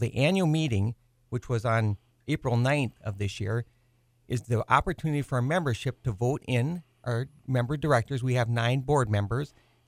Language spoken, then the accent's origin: English; Montgomery, Minnesota, United States; now in Waconia, United States; I'm currently living in Waconia, but I am from Montgomery.